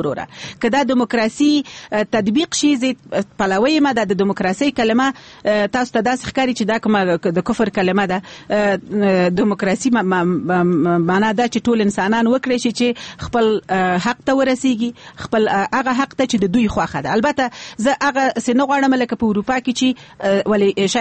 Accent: Afghanistan; زه د یو افغان په توګه ما په افغانستان کې ژوند کړی دی زه د افغاني ټولنې خبره کړم

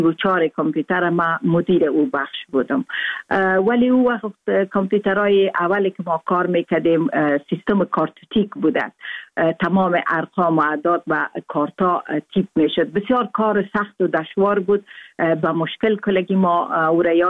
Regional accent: Afghanistan; moved away; روزی که در سال 1992 ما افغانستان را ترک کردیم، در مول لحظه که ما از کابل میبر آمدیم

